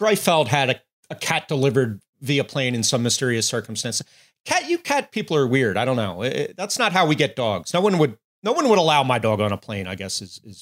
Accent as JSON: {"language": "English", "town": "Philadelphia", "region": "Pennsylvania", "country": "United States", "said": "I'm from Philly."}